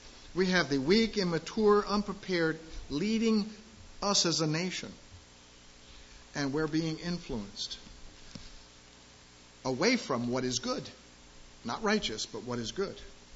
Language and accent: English; Florida, United States; One of the examples that was brought up in growing up in the South in Florida